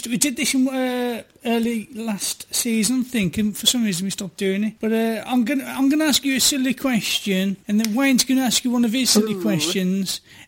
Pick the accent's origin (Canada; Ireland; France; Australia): Ireland; I'm from Ireland.